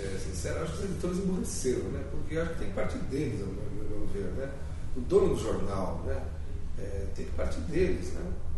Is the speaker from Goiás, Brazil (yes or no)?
yes; Goiás, Brazil; Eu sou goiano